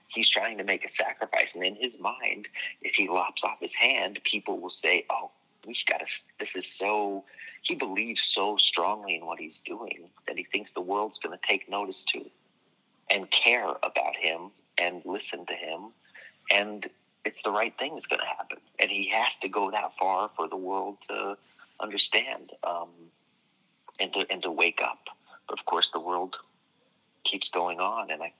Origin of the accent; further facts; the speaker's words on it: United States; I don't ever consider myself a political filmmaker, but I am an American.